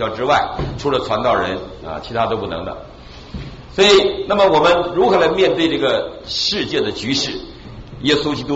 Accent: China; now in United States; 作为中国人，我常常想到我们小的时候读过毛泽东的一个纪念白求恩

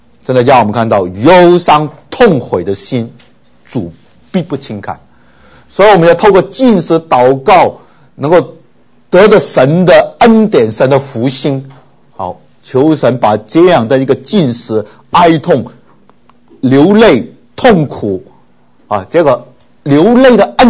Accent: China; 就好像有丧事啊，这个人死了，都我们中国人是什么披麻，对不对？

